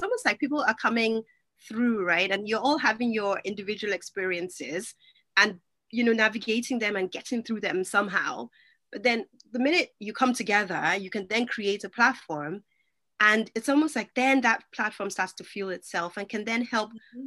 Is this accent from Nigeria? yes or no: yes; Nigeria; because I grew up in Nigeria, right?